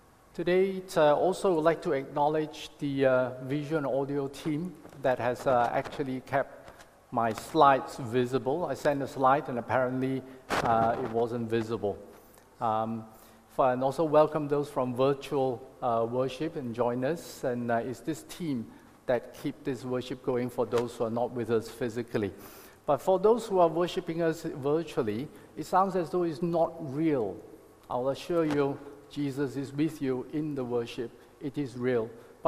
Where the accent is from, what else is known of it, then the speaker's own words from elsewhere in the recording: Kampar, Perak, Malaysia; Now, I grew up in Kampar